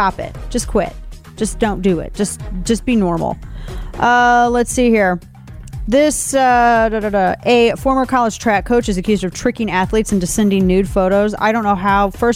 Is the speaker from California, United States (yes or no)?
no; St. Louis, Missouri, United States; Like my hometown of St. Louis, because people are like, well, who has the best barbecue?